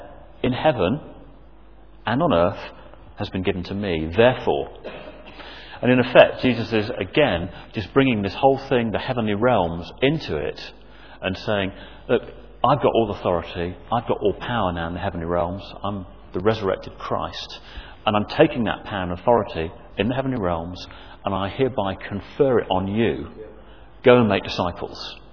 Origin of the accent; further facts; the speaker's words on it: Birmingham, West Midlands, United Kingdom; I'm actually from Birmingham, but my parents are both Welsh speaking. I've got a lot of Welsh family.